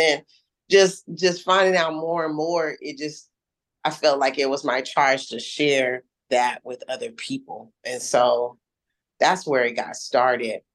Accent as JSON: {"language": "English", "town": "Seattle", "region": "Washington", "country": "United States", "tie": "born or raised there", "said": "growing up in Seattle, where there's so many different cultures represented, it was just easy to do."}